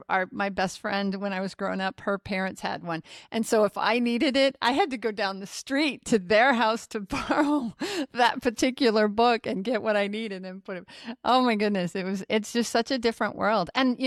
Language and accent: English; Nebraska, United States; and I grew up in Nebraska